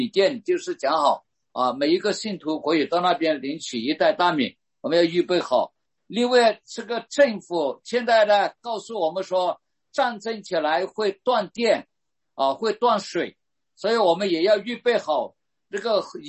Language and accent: Chinese; Myanmar; 上帝给我们缅甸人经历上帝的同在